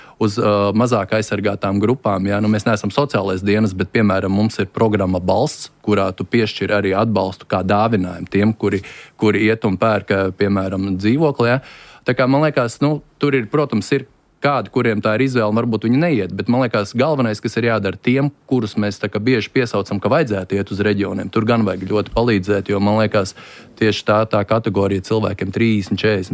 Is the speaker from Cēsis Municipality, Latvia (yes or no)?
yes; Priekuļi, Cēsis Municipality, Latvia; Es pats nāku no Priekuļu pagasta. Un tagad ir 40 plus, esmu izveidojis karjeru Rīgā